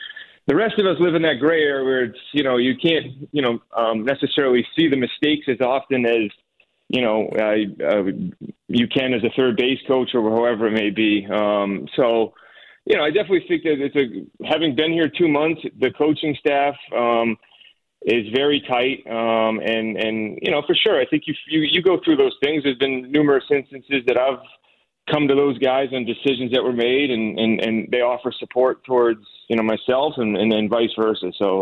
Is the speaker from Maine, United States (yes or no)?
yes; Maine, United States; from a high school in Maine to Vanderbilt with a kid from my high school in Maine, and that stuck